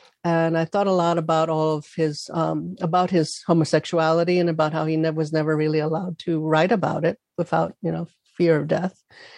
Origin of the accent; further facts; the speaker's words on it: South Bronx, New York, United States; because of who I am and where I'm from. I'm from the South Bronx